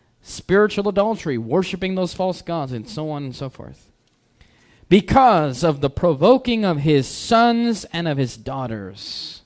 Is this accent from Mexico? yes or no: yes; Mexico; English is a second language; I'm from Mexico, and I believe in the God of Israel.